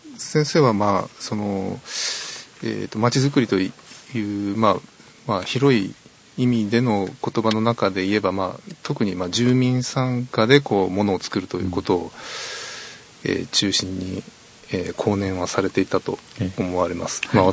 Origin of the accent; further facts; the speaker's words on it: Kyoto, Japan; 京大なんですけれども、その前は、須作高校ですね。ということで生粋の京都人です。